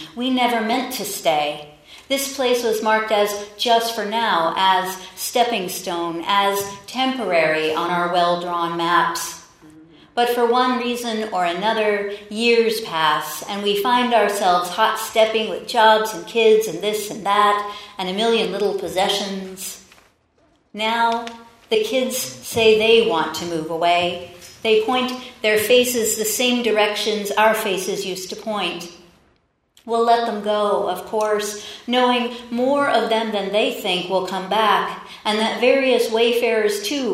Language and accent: English; Queens, New York, United States; also born or lived in Eureka / San Diego; now in Central Valley, United States; I'm from Queens, New York, and I lived in Eureka. And I lived in Eureka for a long time, and San Diego, and Eureka again, and I'd never expected the Central Valley to become home.